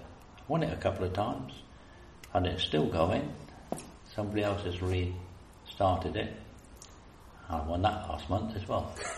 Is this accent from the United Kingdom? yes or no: yes; Exeter, South West England, United Kingdom; born or raised there; also born or lived in Gloucester